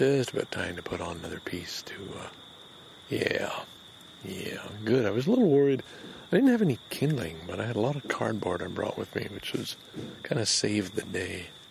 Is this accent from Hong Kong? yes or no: no; Canada; traveled Europe in 1969, I had that Canadian lumberjack, the red plaid jacket that identified you as a Canadian.